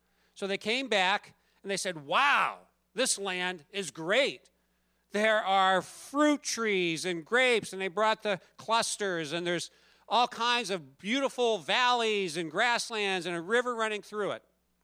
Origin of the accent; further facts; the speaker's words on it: Du Bois, Pennsylvania, United States; I'm not a city boy. I grew up in Du Bois, went to school at Dartmouth. I'm a small town kind of person.